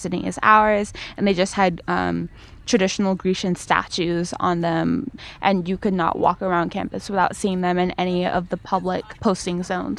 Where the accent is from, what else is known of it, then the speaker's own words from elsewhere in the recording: California, United States; I am from the Bay Area, born and raised there all my life. I don't claim a particular hometown because I moved around a lot growing up. I am a first-generation American, a first-gen student here at UCSD, a proud Nigerian.